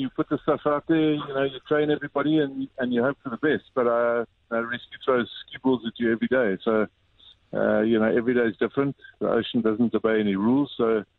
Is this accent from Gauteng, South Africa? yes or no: no; Camps Bay, Western Cape, South Africa; I grew up in Camps Bay.